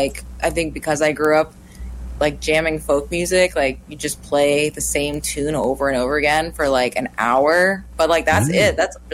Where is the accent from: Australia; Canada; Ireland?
Canada; Odanak, Quebec; It's just … I'm Abenaki from Odenak